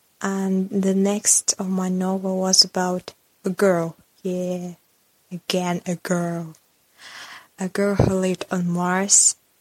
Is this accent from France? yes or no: no; Russia; English is a second language; Hi everyone … welcome to … English Podcast. I'm from Russia.